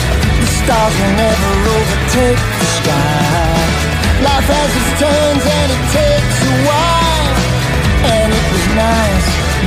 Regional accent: Blantyre, Scotland, United Kingdom; I'm coming from the Blantyre Free State.

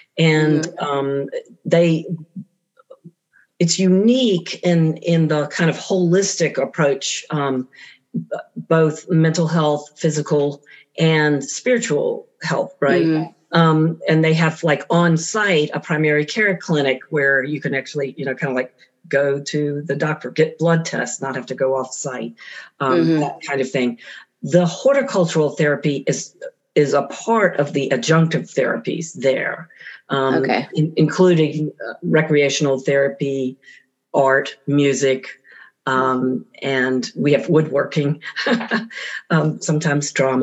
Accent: Atlanta, Georgia, United States; I'm a sixth generation Atlantan, and that's from both sides of my family.

